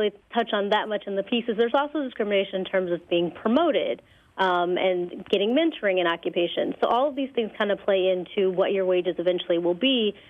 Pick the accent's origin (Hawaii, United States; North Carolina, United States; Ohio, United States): Ohio, United States; I'm actually from Northeast Ohio, so a lot of my family are UAW members who work in manufacturing